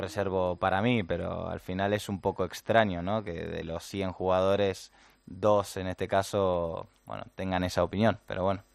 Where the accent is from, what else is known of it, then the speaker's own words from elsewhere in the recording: Argentina; now in Spain; yo, pues, como se notará, soy argentino, pero al final llevo muchos años